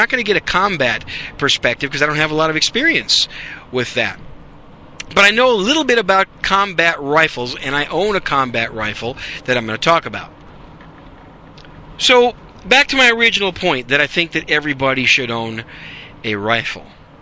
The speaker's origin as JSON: {"language": "English", "region": "Wisconsin", "country": "United States", "tie": "born or raised there", "also_born_or_lived": "New York City", "lives_now": "Dallas-Fort Worth, United States", "said": "I was born in New York City, raised in Wisconsin, transplanted myself to the Republic of Texas in 1993."}